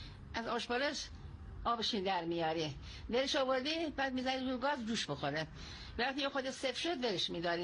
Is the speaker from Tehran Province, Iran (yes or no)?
no; Khuzestan, Iran; اهل خوزستان هستم.